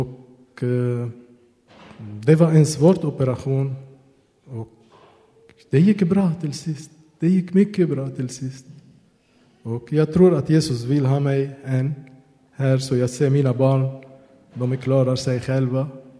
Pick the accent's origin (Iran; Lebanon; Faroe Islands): Lebanon; Beirut, Beirut Governorate; Swedish is a second language; moved away as an adult; now in Sweden; Jag är född i Beirut. Vi är uppvuxen där. Och efteråt, jag var 19 år, jag kom till Sverige.